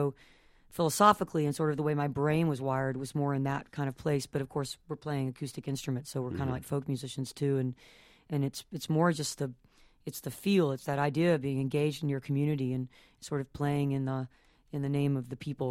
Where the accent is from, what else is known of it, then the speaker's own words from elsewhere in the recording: the South, United States; I grew up in the South, and I guess once you kind of get raised on Jesus